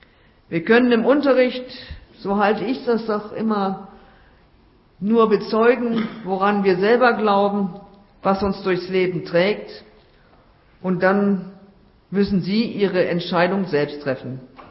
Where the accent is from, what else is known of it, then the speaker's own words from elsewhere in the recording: Bludenz, Vorarlberg, Austria; In Bludenz, wo ich herkomme, wo ich so lange gearbeitet habe